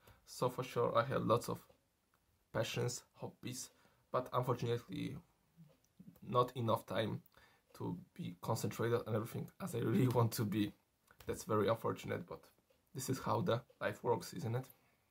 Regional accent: Poland; I'm 28 years old, I'm from Poland.

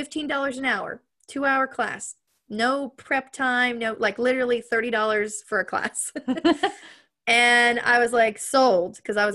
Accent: Ohio, United States; My mom and my dad moved to Florida. I was originally from Ohio. I grew up there, was there for 20 years.

